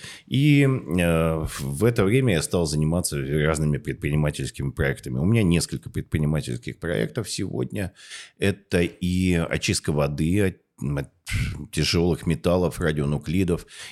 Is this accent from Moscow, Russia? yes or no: no; Novosibirsk, Novosibirsk Oblast, Russia; я сам родом из Новосибирского академгородка, и мои родители ученые.